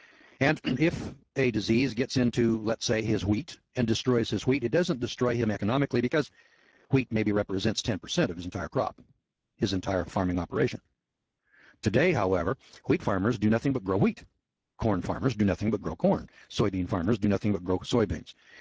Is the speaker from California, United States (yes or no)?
yes; California, United States; When I was a youngster in the Eel River Valley